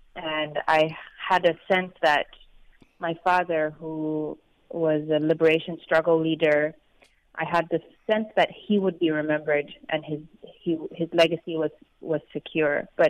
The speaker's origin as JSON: {"language": "English", "region": "Nairobi", "country": "Kenya", "tie": "born or raised there", "also_born_or_lived": "South Sudan", "said": "And I'm from South Sudan. I grew up in Kenya, in Nairobi."}